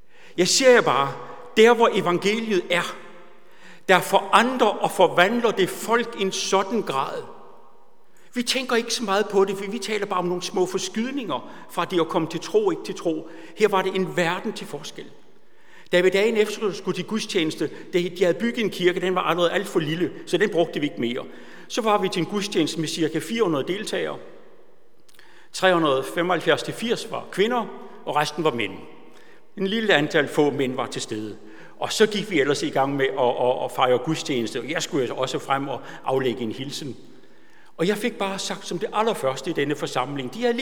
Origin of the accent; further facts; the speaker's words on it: Kenya; first language Swahili; Danish is a second language; now in Denmark; Altså, Swahili er jo mit modersmål. Altså, det gik helt ind i hjertet. Jeg blev helt rørt af det. Vi har været missionær i Kenya